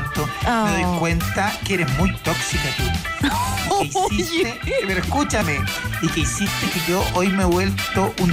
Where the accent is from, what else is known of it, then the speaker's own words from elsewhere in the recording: Chile; Así somos los chilenos.